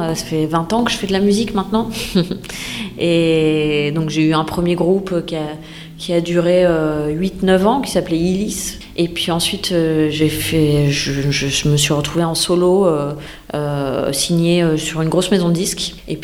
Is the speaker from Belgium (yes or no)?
no; Paris, Île-de-France, France; now in Montpellier, France; De Paris, du coup.